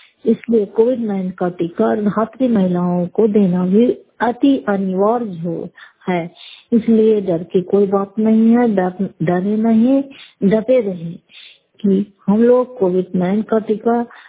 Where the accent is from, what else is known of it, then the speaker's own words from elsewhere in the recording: Gatapur, Bihar, India; गातापुर पंचायत मकरौता जिला Nalanda karate block की निवासी हूँ